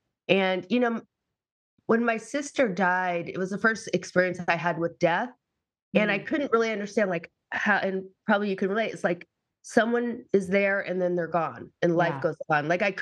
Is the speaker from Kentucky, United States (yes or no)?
no; Massachusetts, United States; I grew up in Massachusetts. So I remember reading a lot of stories about girls my age in California, you know, like that was the promised land.